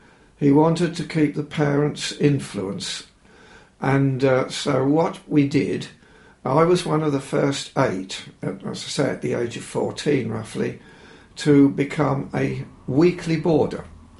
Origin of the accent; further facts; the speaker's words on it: Burwell, East of England, United Kingdom; I was born in Burwell, where I've lived all my life, apart from business and one or two other stays away for, well, 2 years was the most, when I was away from Burwell.